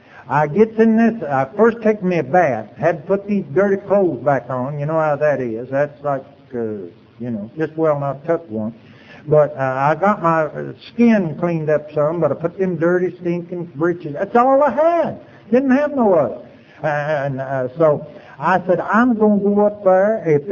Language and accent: English; Athens, Tennessee, United States; I said, I'm from Athens, Tennessee, if I'm from anywhere.